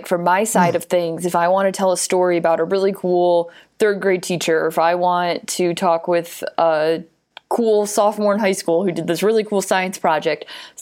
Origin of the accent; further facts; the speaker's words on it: Naperville, Illinois, United States; And it's different for me growing up in the Chicago suburbs, where in Naperville, there were 5 public high schools.